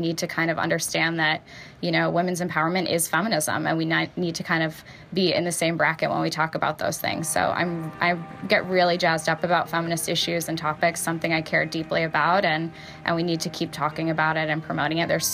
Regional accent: Buffalo, New York, United States; And I'm just so proud to be from Buffalo

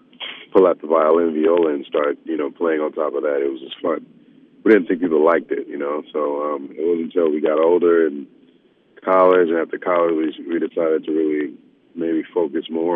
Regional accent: Florida, United States; it's just something that we've always done growing up in South Florida and in high school.

